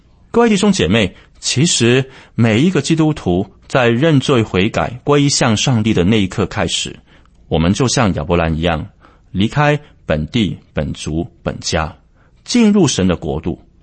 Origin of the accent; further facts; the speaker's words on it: China; 塔拉经历的就是我们中国人所说的白发人送黑发人